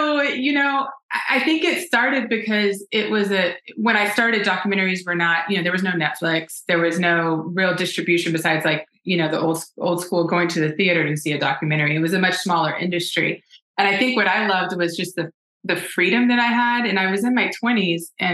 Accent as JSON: {"language": "English", "town": "Houston", "region": "Texas", "country": "United States", "said": "I moved back home. I moved back down south. I'm from Houston. I moved back to Texas."}